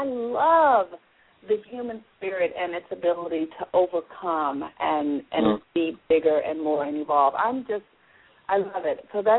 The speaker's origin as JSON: {"language": "English", "region": "California", "country": "United States", "tie": "born there", "said": "how come I was born in California and not in South Africa?"}